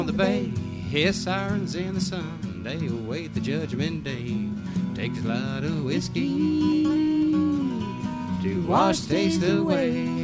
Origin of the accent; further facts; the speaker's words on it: Tampa, Florida, United States; moved away as an adult; I grew up in Tampa originally. And spent, I guess, most of my life down there. 20-some years anyway. And left for various reasons.